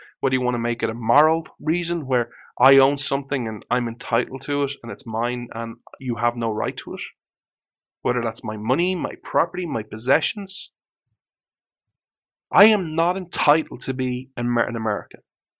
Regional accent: Ireland; born there; I was born in Ireland.

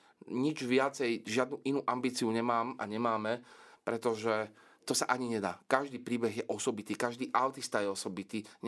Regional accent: Trnava Region, Slovakia; Bol som vychovaný v kresťanskej rodine, pochádzam z malej dediny pri Trnave.

